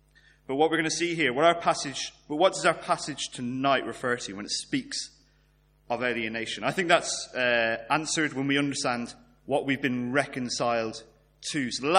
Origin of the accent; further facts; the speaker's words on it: Ireland; Most of you know I'm an Irishman and a pretty proud Irishman.